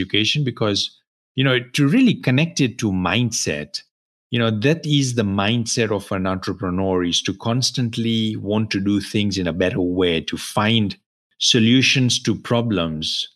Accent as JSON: {"language": "English", "country": "Kenya", "tie": "born or raised there", "moved": "as an adult", "lives_now": "United States", "said": "been in business for 25 years myself in the US, you know, born and raised in Kenya, you know, came here with, you know, for a college education"}